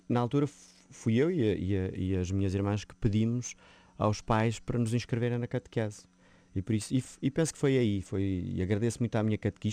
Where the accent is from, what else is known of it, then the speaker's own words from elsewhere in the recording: Famões, Lisbon, Portugal; Sim, eu nasci em Lisboa e desde muito novo que moro em Famões, ali no Conselho de Odivelas, onde cresci, né, com a minha família, e de onde só saí para entrar no seminário. Portanto, a minha vida foi sempre aqui na Diocese de Lisboa.